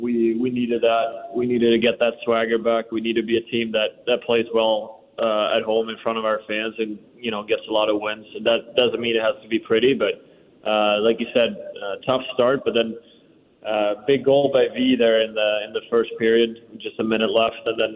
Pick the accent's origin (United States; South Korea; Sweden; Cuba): Sweden; Growing up in Sweden, no one plays baseball, so it's, you know, barely know how to throw a ball.